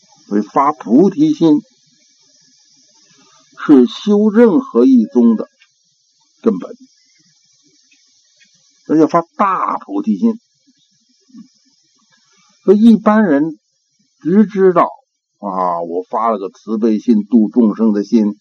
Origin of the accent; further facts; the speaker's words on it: Tibet, China; 我们西藏人就是每年到年终自己检查检查